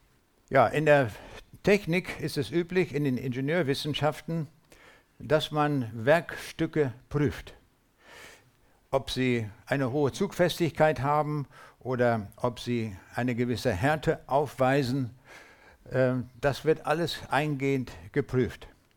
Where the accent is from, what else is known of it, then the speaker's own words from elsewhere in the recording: Braunschweig, Lower Saxony, Germany; ich komme mit meiner Frau aus Braunschweig, damit man genau weiß, wo das liegt.